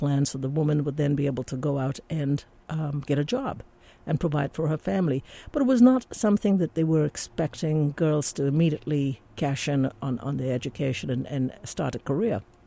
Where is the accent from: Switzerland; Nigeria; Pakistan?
Pakistan; Karachi, Sindh; moved away as an adult; now in United States; I came from Karachi, Pakistan, and have left there in my early 20s with the rest of my family. Came to the U.S. At that time.